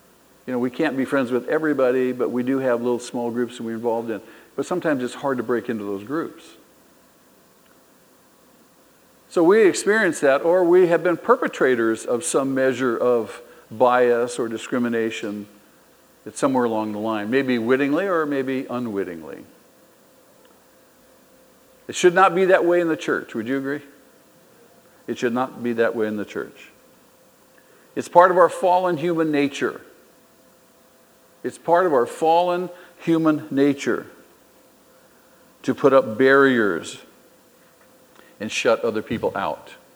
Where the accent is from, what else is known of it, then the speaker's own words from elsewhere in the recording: Manhattan Beach, California, United States; And I grew up here in Manhattan Beach. I've lived here all my life with the exception of a few years here and there.